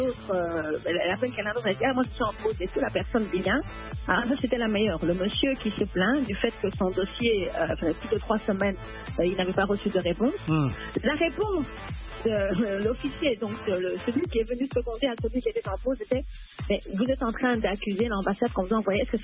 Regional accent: DR Congo; J'ai un passeport du pays. Je suis congolaise, pourquoi j'aurais besoin d'un passeport pour Kinshasa?

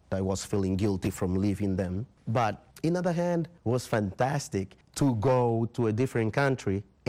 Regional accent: Angola; I'm an Angolan tenor. I came from Angola, from singing in church.

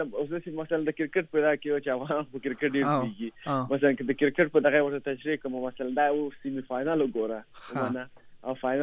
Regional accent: Afghanistan; زه افغان یم که چېرته افغانستان وغواړي او که نه وغواړي

